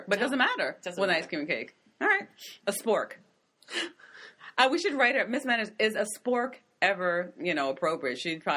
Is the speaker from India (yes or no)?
no; the South, United States; I'm from technically from the South. It's hot enough where I'm from.